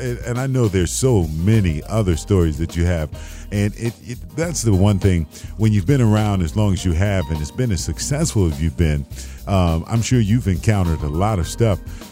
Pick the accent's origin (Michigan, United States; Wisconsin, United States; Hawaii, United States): Michigan, United States; Detroit; And I grew up in Detroit, and I agree with you on that.